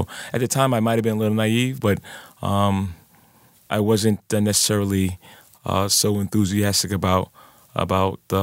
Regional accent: Queens, New York, United States; And, growing up in Jamaica, Queens, I've had bad experience with police officers.

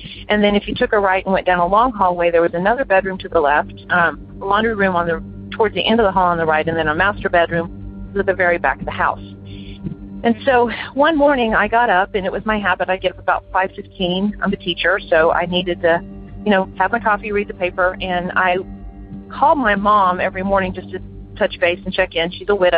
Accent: Houston, Texas, United States; I'm from Houston, Texas.

